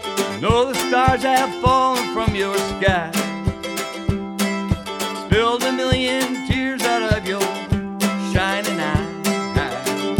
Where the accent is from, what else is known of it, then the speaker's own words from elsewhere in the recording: Chicago, Illinois, United States; moved away as an adult; also born or lived in New York; now in California, United States; Well, born kind of out east, rural New York, but moved to Chicago north Chicago for my high school days, but spent the bulk of my growing up time, I'd say, there. And then I came out here about early 90s